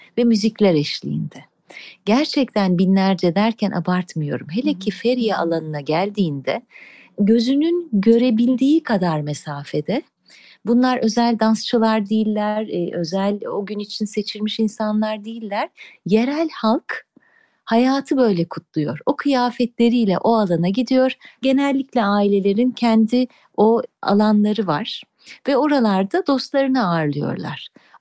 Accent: Bursa, Turkey; Hani ben Bursa'da büyüdüm ve Uludağ çocuğuyum.

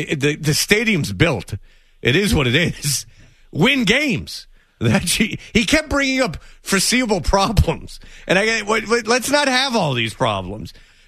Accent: Detroit, Michigan, United States; The reason I bring up I'm from Detroit is because I have to at least once a day.

